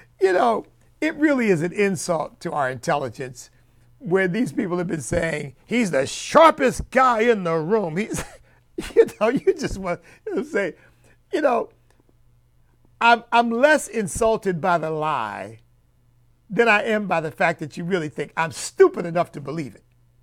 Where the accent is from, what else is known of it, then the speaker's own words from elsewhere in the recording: United States; I am still an American.